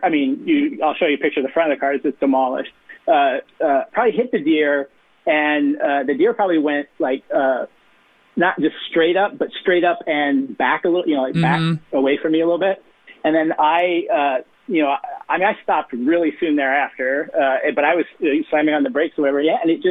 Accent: Midwest, United States; Well, you know, I'm from the Midwest and grew up on a farm, so I don't have necessarily the, you know, animals or you know, family members type thing.

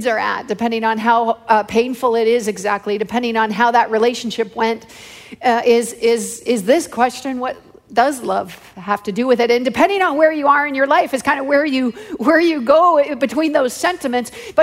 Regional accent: Canada; So I come all the way from Canada to ask you this.

